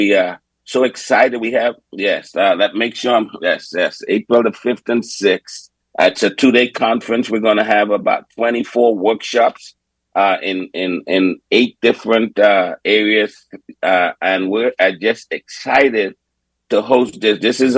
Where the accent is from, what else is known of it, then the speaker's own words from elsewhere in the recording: Trinidad & Tobago; I have even took her to speak in my home country of Trinidad.